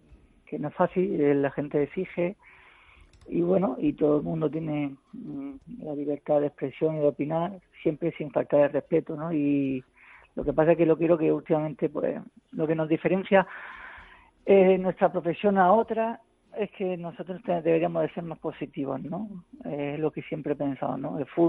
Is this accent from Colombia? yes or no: no; Region of Murcia, Spain; ya tengo la mente puesta en Murcia, en mi tierra.